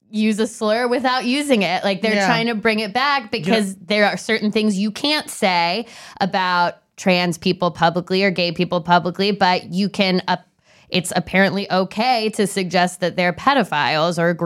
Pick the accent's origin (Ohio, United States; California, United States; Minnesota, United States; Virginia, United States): Virginia, United States; And I grew up in Virginia.